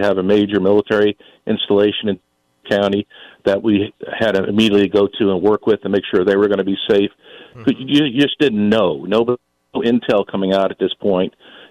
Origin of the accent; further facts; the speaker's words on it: New York City, New York, United States; My father's based from Brooklyn, New York. I grew up in New York City as a young child, so I have family up there. It has a different feel for me being from New York City.